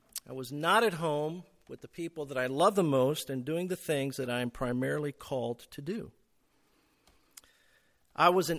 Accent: Puerto Rico; Reminded me a lot of the food I grew up eating in Puerto Rico.

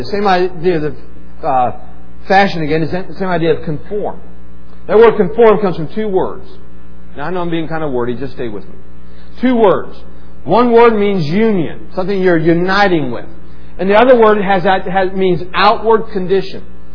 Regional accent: Maidsville, West Virginia, United States; I was a bus kid growing up on Bertha Hill, down in Maidsville, over in Hildebrand. I was a bus kid.

